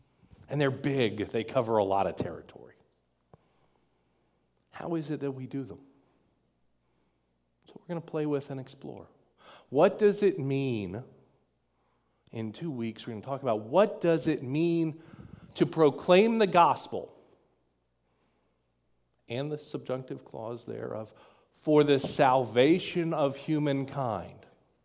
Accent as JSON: {"language": "English", "region": "the South", "country": "United States", "tie": "born or raised there", "said": "I grew up in the South. I know how to do that."}